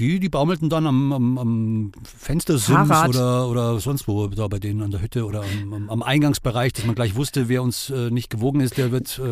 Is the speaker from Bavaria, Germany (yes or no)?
yes; Bavaria, Germany; Ich als Bayer